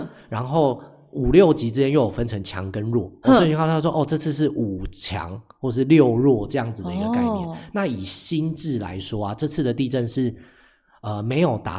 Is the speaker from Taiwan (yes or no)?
yes; Taiwan; 我觉得还是有，身为台湾人一定需要的